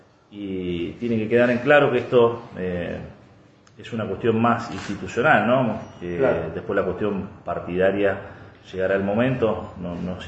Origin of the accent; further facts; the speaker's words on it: Buenos Aires, Argentina; porque obviamente todos somos bonaerenses